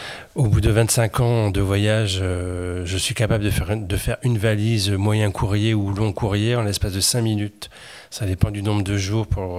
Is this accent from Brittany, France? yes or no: yes; Brest, Brittany, France; born there; j'ai 58 ans et je suis né à Brest en 1960.